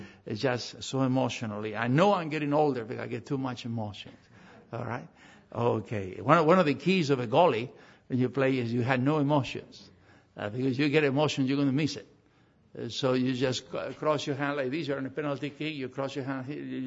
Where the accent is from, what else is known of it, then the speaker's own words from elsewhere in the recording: Argentina; was traditional in my hometown in Argentina to sing for 40 minutes before the evening service